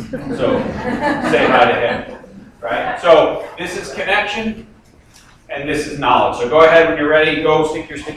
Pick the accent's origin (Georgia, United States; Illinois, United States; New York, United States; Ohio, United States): New York, United States; Long Island; now in Bend, United States; I live in Bend, Oregon. I was never a ski racer. I grew up on Long Island, New York. There's no ski racing there.